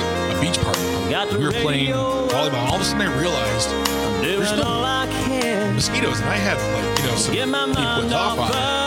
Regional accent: Wisconsin, United States; I never really had, like, I'm from Wisconsin.

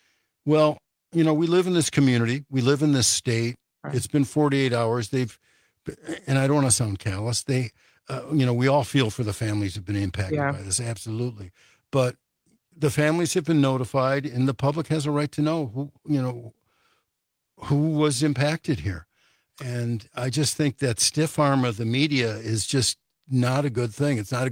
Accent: Highland Park, Illinois, United States; now in Madison, United States; I grew up in Highland Park, Illinois, and they had that 4th of July parade shooting there.

